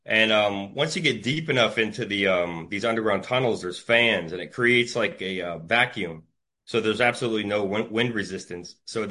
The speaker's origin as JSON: {"language": "English", "town": "St. Petersburg", "region": "Florida", "country": "United States", "tie": "born there", "said": "Well, I was born in St. Petersburg, Florida."}